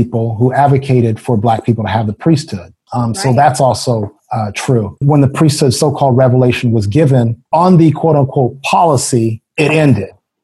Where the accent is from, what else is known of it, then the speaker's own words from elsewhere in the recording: Illinois, United States; Okay, well, the brief history is, I'm from Illinois